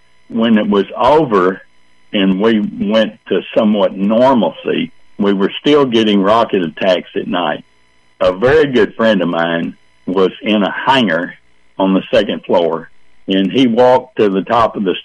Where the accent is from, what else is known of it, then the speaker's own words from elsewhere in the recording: Dallas, Texas, United States; I'm a native-born Texan. I grew up in the Dallas area.